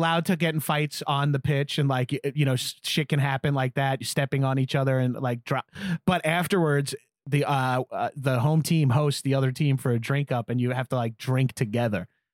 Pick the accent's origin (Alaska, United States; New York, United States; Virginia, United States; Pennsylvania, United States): New York, United States; Cause I grew up skating on Long Island.